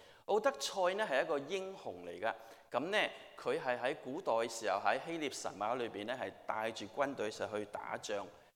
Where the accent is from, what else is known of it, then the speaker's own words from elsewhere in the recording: Guangdong, China; 我哋中國人啊，特別係廣東人咧，我哋係好有創意嘅。